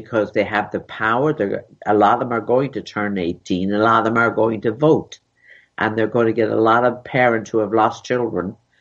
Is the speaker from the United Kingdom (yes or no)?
no; Ireland